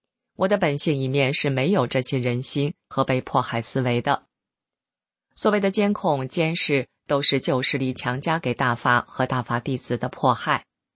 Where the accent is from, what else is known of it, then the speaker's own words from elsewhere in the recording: North China, China; 婆婆是南方人，喜欢吃米饭，我是北方人，喜欢吃面条